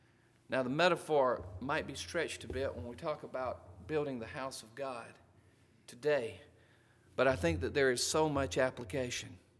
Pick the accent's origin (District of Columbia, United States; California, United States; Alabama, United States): Alabama, United States; And I love my home state of Alabama.